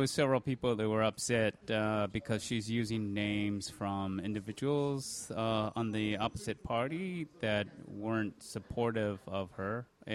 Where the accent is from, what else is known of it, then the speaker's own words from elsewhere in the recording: Virginia, United States; I'm from Virginia.